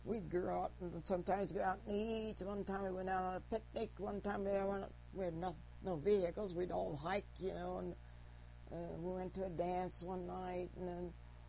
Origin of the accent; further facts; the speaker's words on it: Kansas, United States; I said, "I'm from Kansas."